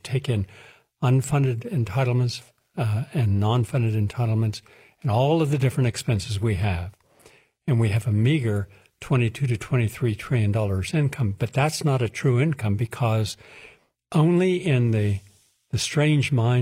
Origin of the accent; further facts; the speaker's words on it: Parkersburg, West Virginia, United States; Parkersburg, West Virginia, my hometown, and the person who was a relative worked in that brick factory